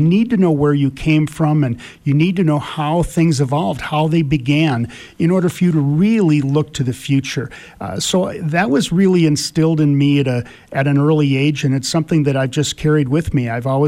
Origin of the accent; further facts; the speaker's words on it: Wisconsin, United States; I grew up in Wisconsin when I was 7 years old.